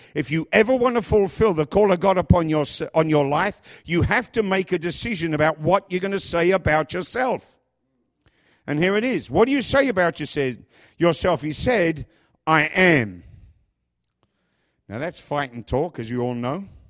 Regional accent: England, United Kingdom; now in Kingston, United States; Well, I'm an Englishman. I'm 60 years old. I'm quite tall. I'm overweight. I live in Kingston, New York.

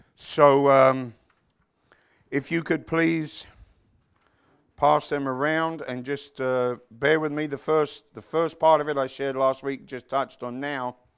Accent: England, United Kingdom; Of course, I'm an advantage being English. We're born with so many roundabouts around us

